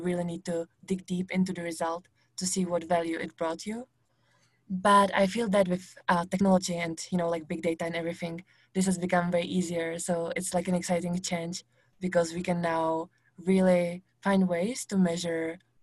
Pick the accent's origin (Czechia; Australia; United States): Czechia; now in Medellin, Colombia; So I come from the Czech Republic, and like the majority of our team, I live in Medellin, Colombia.